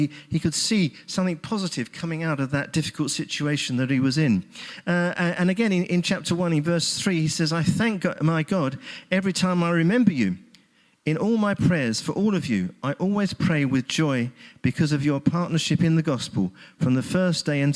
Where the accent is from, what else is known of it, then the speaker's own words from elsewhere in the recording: Hackney, London, United Kingdom; I come from Hackney. And in fact, the house where I was born apparently backed on to the square that is used as the basis for EastEnders